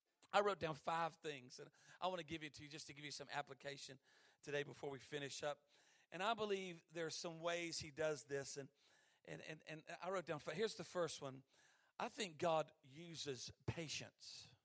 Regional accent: the South, United States; I'm from the South. We marinate everything.

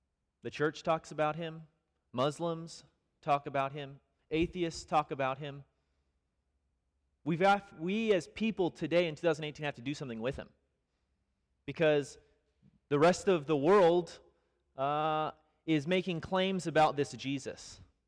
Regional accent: Dallas, Texas, United States; also born or lived in Kenya; I'm from Dallas.

